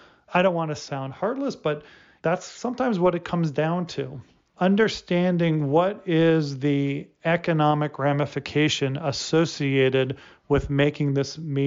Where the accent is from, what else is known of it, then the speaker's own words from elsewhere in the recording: Ohio, United States; now in Pittsburgh, United States; I grew up a Steeler fan, even though I grew up in Ohio.